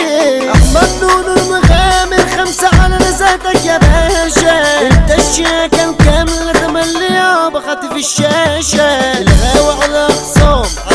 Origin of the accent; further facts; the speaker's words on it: Alexandria, Alexandria Governorate, Egypt; علشان احنا اسكندرانية